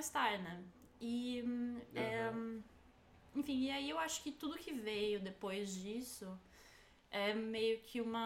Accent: São Paulo, Brazil; o lugar onde eu cresci no Brasil, tipo, uma cidade pequena no interior de São Paulo, que é, enfim, afluente, né, e que tem muito condomínio fechado

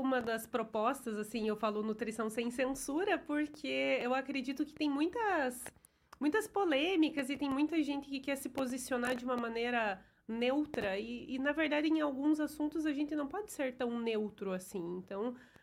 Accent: Ponta Grossa, Paraná, Brazil; now in Carambeí, Brazil; eu sou natural de Ponta Grossa.

